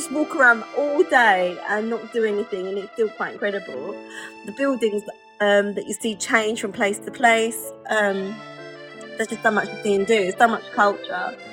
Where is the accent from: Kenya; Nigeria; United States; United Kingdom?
United Kingdom; London; accent: North London; I live in London. I am a Londoner, born and bred. So sorry about the accent. I'm from North London, so we have quite an unusual accent, I would say.